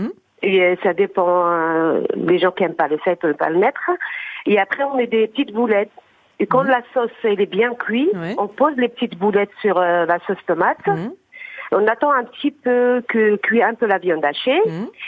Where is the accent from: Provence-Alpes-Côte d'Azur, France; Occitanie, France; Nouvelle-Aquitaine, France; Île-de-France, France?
Île-de-France, France; Grigny; Oui, je suis de Grigny.